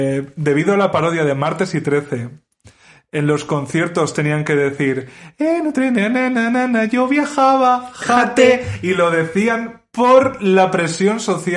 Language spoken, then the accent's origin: Spanish; Castilla-La Mancha, Spain; históricamente, o sea, mi pueblo es La Mancha, no es Castilla.